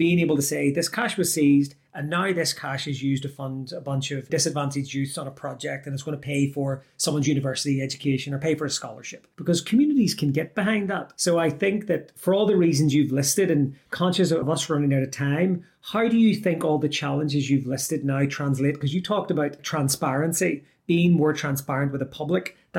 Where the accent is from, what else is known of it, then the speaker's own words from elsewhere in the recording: Ireland; I've seen this in a very small version growing up in Ireland